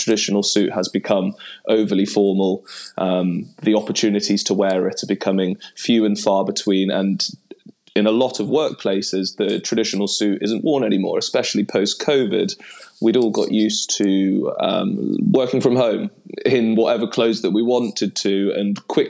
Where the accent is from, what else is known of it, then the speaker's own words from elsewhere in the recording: Newcastle, North East England, United Kingdom; accent: Geordie; moved away as an adult; now in London, United Kingdom; in the northeast of England, where I'm from. Despite not having a particularly strong Geordie accent, I am from Newcastle